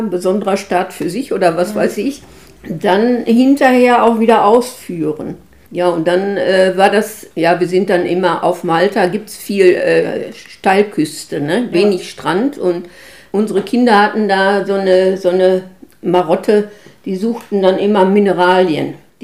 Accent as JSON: {"language": "German", "town": "Hamm", "region": "North Rhine-Westphalia", "country": "Germany", "tie": "born or raised there", "said": "Und dann ist meine Mutter mit uns wieder nach Hamm zurückgezogen. Und dann bin ich 4 Jahre in Hamm zur Schule gegangen."}